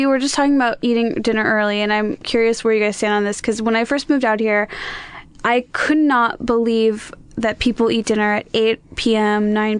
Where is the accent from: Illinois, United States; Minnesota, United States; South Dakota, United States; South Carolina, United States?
Illinois, United States; Chicago